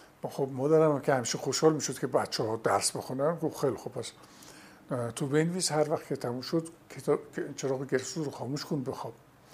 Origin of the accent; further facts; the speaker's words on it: Neyshabur, Razavi Khorasan, Iran; born there; در نیشابور بودم.